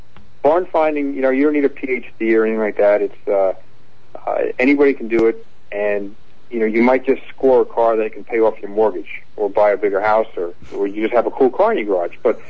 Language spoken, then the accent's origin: English; Ronkonkoma, New York, United States; I grew up in Ronkonkoma, and I went back 30 years later.